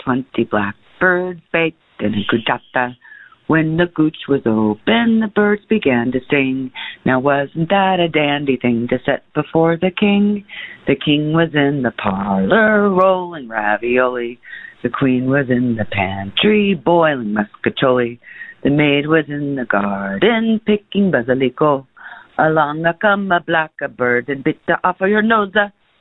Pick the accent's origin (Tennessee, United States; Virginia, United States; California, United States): California, United States; Alta Loma; from Alta Loma, California.